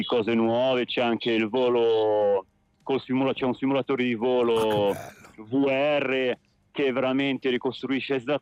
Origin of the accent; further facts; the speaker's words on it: Genoa, Liguria, Italy; A Genova.